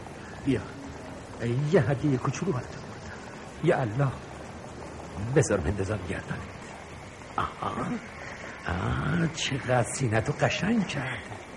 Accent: Khorramshahr, Khuzestan, Iran; خرمشهر، زادگاه من، وطن معلوف من، اونجایی که درختای نخل با هم حرف میزدن، قشنگی زندگی رو به هم نشون میدادن.

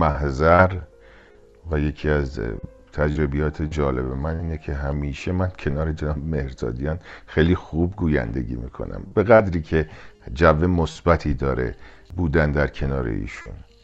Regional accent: Iran; آقا من یک ایرانیم، در ایران زندگی میکنم

